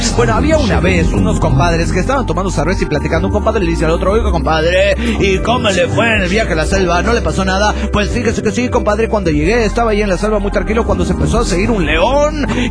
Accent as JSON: {"language": "Spanish", "town": "Mérida", "region": "Yucatán", "country": "Mexico", "said": "Soy el venado de Mérida, Yucatán, México."}